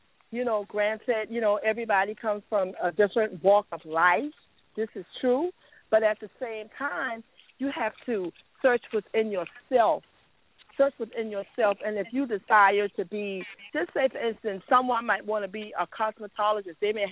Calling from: Jacksonville, United States; I'm calling from Jacksonville.

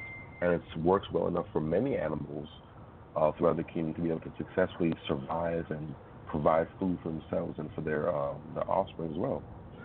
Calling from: Miami, Florida, United States; I'm calling from Miami, Florida.

